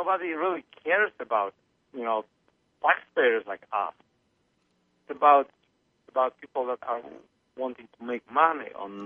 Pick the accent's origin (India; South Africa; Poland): Poland; now in United States; I mean, I remember growing up in Poland when you've got all these countries kind of next to each other.